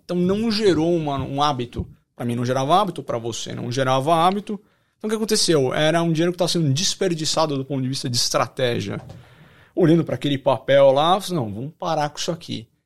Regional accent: São Paulo, Brazil; Eu sou da Moca, São Paulo, eu peço pizza no mesmo lugar sempre.

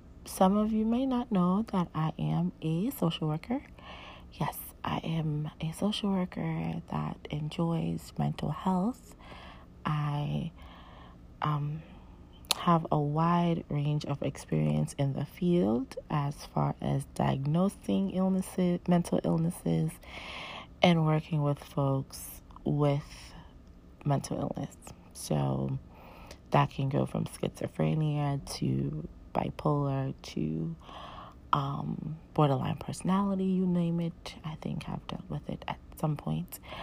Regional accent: New York, United States; Well, I'm a New Yorker, so it wasn't crazy chilly how some Floridians act

